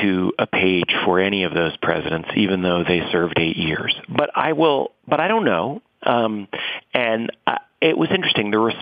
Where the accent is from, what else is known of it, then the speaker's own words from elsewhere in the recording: New York City, New York, United States; I'm 44 years old. I grew up in and around New York City.